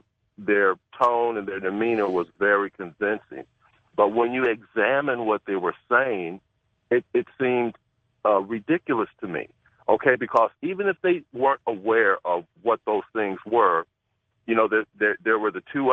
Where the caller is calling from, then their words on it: Allentown, Pennsylvania, United States; Calling from Allentown.